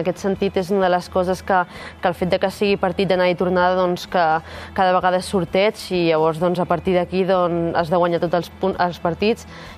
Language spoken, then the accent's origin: Catalan; Catalonia, Spain; jo sóc catalana